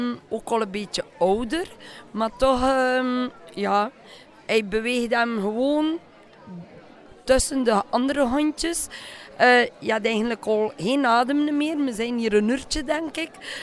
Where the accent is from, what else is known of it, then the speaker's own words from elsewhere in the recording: Ostend, Flanders, Belgium; uit Oostende